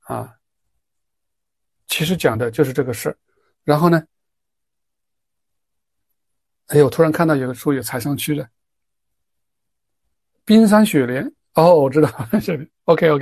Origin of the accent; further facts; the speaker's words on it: Jiujiang, Jiangxi, China; 我是九江人，然后我这次回去也是去九江。